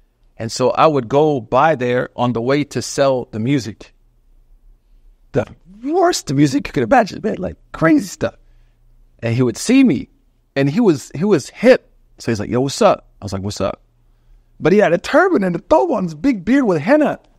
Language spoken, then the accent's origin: English; Oklahoma, United States; I was like, oh, I thought you were from, like, the motherland, or, you know, I'm from Oklahoma. I didn't know a lot of countries back then. I was a young, 16-year-old kid.